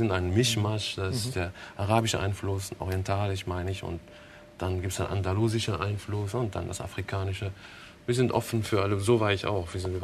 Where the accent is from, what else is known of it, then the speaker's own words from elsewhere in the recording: Essaouira, Marrakesh-Safi, Morocco; now in Germany; weil ich komme ja aus Marokko, speziell aus Essaouira, die kleine Stadt am Hafen.